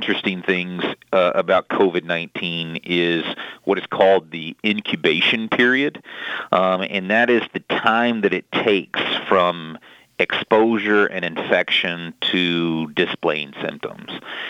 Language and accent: English; Louisiana, United States; moved away as an adult; also born or lived in Mississippi; now in Ventura, United States; I grew up actually in Louisiana, and I lived in Louisiana for about 25 years or so. I moved to Mississippi